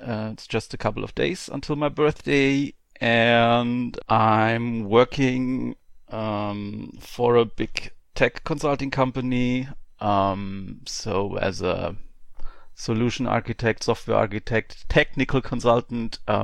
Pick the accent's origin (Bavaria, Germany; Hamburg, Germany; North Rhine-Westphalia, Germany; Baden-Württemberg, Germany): Baden-Württemberg, Germany; English is a second language; Okay, so yeah, I'm from Germany. I live in the southwestern part of Germany, only 45 minutes to the French border.